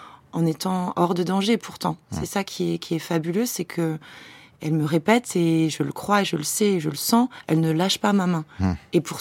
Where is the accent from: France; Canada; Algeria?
France; Troyes, Grand Est; parce que c'était à Troyes, dans ma ville natale, cette histoire